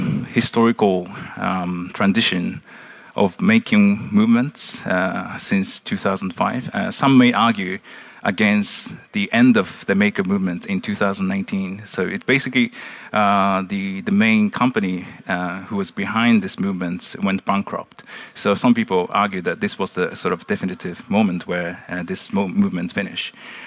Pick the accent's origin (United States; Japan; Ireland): Japan; also born or lived in Netherlands; but I'm just started my PhD, engineering PhD, remotely from my hometown in Japan. I'm really sort of living in between the Netherlands and Japan right now.